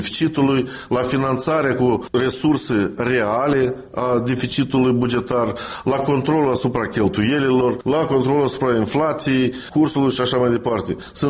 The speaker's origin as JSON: {"language": "Romanian", "country": "Moldova", "said": "noi, ca moldoveni"}